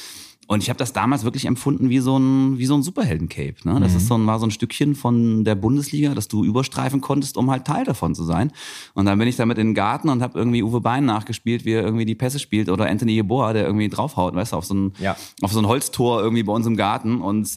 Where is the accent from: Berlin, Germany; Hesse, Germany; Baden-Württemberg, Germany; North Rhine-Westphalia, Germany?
Hesse, Germany; So, wir sind hier in Hessen. Ne, ich komme aus Nordhessen.